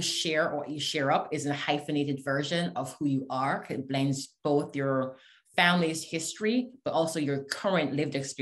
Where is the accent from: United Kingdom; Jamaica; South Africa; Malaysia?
Jamaica; now in United States; I'm bicultural, right? I've lived in the US for very many years now. My son is American born. I am Jamaican. I've lived in other Caribbean islands.